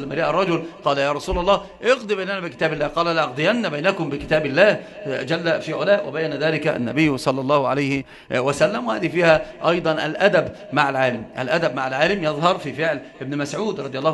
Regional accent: Egypt; يعني هو حتى عندنا في مصر يقولون إن كان حبيبك عسل

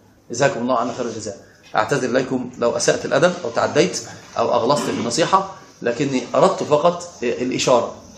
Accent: Upper Egypt, Egypt; وأنا صعيدي صعيدي

